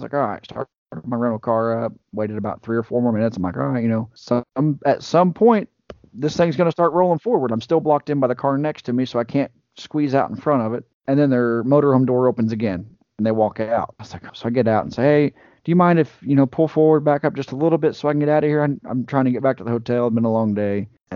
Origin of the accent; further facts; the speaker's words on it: Indiana, United States; I said, honey, I am from Indiana and I don't know where I'm